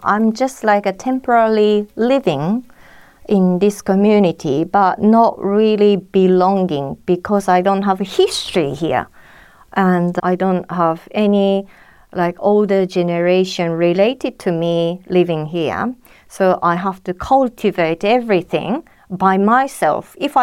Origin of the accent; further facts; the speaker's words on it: Japan; English is a second language; moved away as an adult; now in Australia; I'm from Japan, and in 2002, I came here as a student. And after studying and working in Adelaide for 6 years, I went back to Japan to live again. Then got married in 2010 and got pregnant, came back to Australia